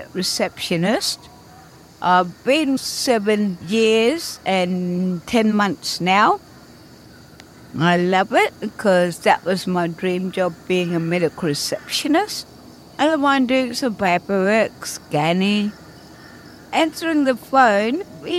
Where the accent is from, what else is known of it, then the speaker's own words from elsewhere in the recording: Darwin, Northern Territory, Australia; first language Kupapuingo; English is a second language; I am from Darwin, born and bred. I lived there all my life.